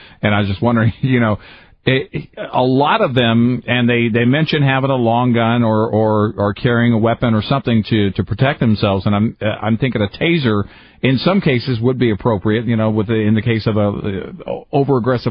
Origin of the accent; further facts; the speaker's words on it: Del Rio, Texas, United States; growing up in Del Rio, Texas, properly stored meant, secured in the gun rack, right behind the head.